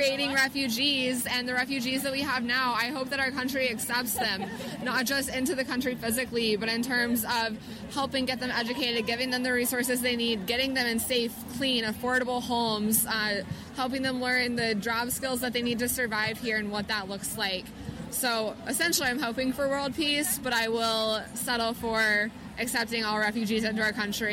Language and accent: English; Appalachia, United States; So we're from Appalachia, Rust Belt area that's deeply afflicted, and it's Trump country. And I really feel for my hometown.